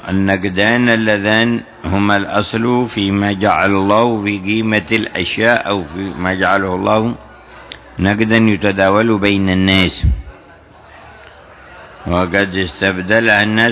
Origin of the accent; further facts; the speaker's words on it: Hadhramaut, Yemen; فبالأواقي الموجودة عندنا في حضرموت تصير 21 وقية